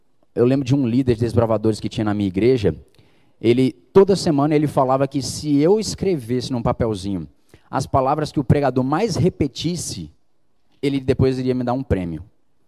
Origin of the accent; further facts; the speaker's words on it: Cândido Sales, Bahia, Brazil; Eu sou do interior da Bahia, numa cidadezinha pequenininha chamada Cândido Sales.